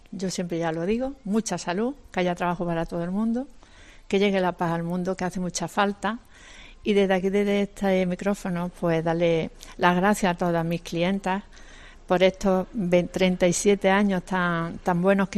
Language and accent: Spanish; Jaén, Andalusia, Spain; como somos de allí de Jaén, pues tendré más tiempo para visitar a la familia